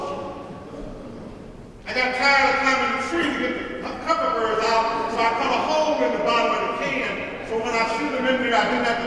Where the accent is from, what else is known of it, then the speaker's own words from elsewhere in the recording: Mississippi, United States; As a young person growing up in Mississippi, I didn't have a basketball